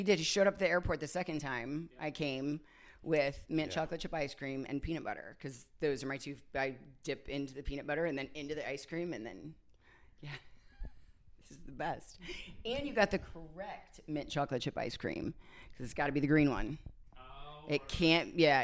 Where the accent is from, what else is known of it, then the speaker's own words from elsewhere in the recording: Ohio, United States; Well, I grew up in Ohio. So, yeah. So I went to school at the University of Toledo, stayed there for many years, worked for the YMCA, and then transferred to a larger Y in Northern California.